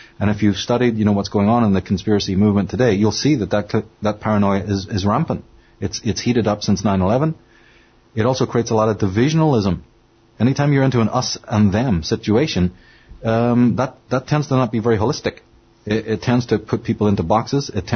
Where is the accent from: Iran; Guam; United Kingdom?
United Kingdom; Northern Ireland; I think what got started is probably growing up in Northern Ireland